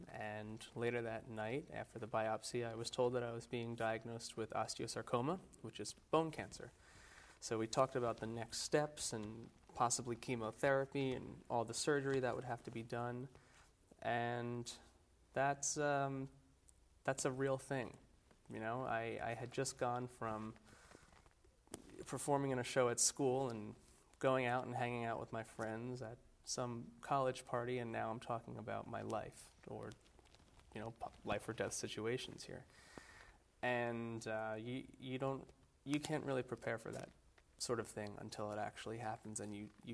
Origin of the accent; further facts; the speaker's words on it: Old Bridge, New Jersey, United States; I grew up in New Jersey, right here, not far away in Old Bridge.